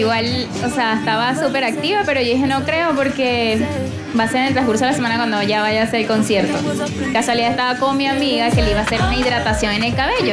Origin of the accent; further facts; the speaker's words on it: Venezuela; now in Chile; Soy venezolana, tengo 7 años acá ya.